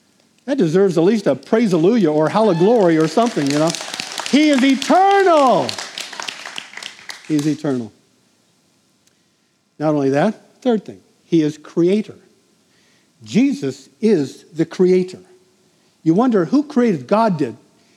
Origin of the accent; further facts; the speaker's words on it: San Diego, California, United States; I was born and raised in San Diego